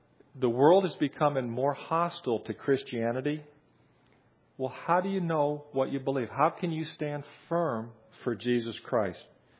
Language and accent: English; United States; although I'm an American and I believe in exercising my constitutional rights.